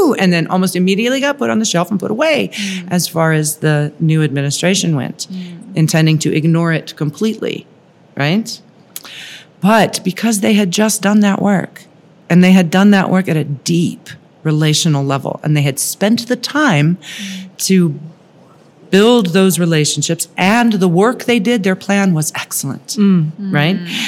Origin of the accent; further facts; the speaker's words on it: Memphis, Tennessee, United States; Well, I'll tell you, I'm from Memphis.